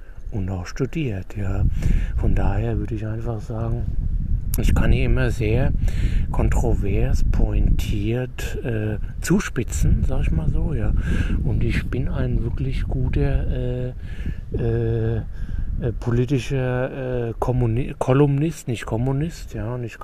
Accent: Hesse, Germany; ich bin ja aus Hessen, ja. Ich bin ja der hessische Prolet, aber hallo, ja. Sitze hier im Balkon

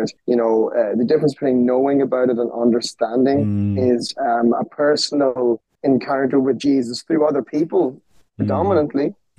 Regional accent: Ireland; accent: Irish; it was nice for people to recognize me as being Irish again. So I think my accent has thickened up rightly in the last little while.

